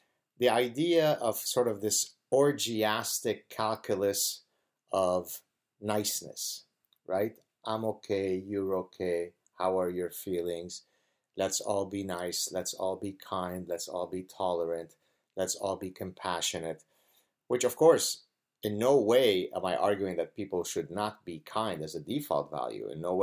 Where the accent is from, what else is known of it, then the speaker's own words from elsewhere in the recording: Canada; I'm Canadian